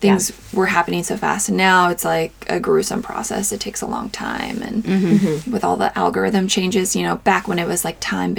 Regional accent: Louisville, Kentucky, United States; I'm from Louisville, okay. Yeah. You know, I really don't know why I went all the way down there for a year.

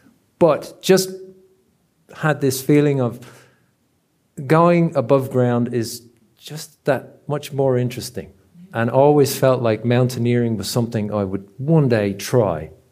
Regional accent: Dublin, Leinster, Ireland; I'm not from these parts, hence the dodgy accent. I grew up in Dublin

